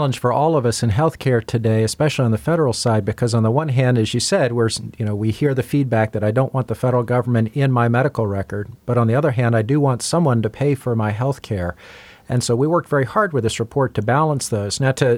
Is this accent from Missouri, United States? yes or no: no; Louisiana, United States; now in Alaska, United States; Alaska is a young state. I grew up in South Louisiana, where you've had hospitals and clinics and training programs